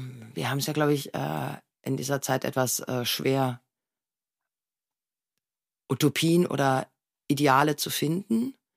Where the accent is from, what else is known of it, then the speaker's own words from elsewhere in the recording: Germany; Ich komme aus Deutschland.